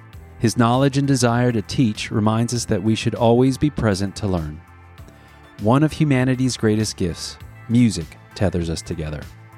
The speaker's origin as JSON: {"language": "English", "town": "Tampa", "region": "Florida", "country": "United States", "tie": "born or raised there", "said": "So when I grew up in Tampa, he was my neighbor, one of my best friends."}